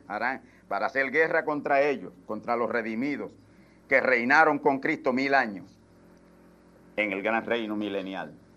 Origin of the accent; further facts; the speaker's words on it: Puerto Rico; Si a mí me llaman puertorriqueño es porque soy de Puerto Rico.